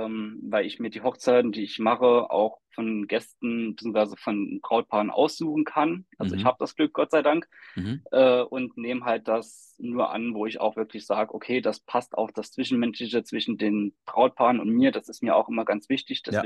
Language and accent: German; Saarland, Germany; Ich komme aus dem Saarland und bin der Hochzeitsfotograf von Loschhoffs Hochzeitsfotografie. Bin jetzt aktuell 32 Jahre alt.